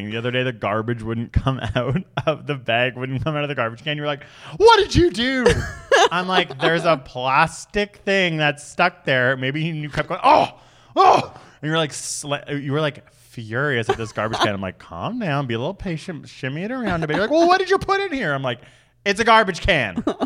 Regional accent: Canada; we're Canadian.

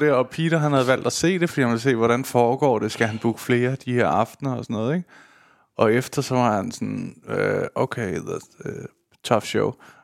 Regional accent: Romania; Der er faktisk okay mange, der ved, at det er rumæner.

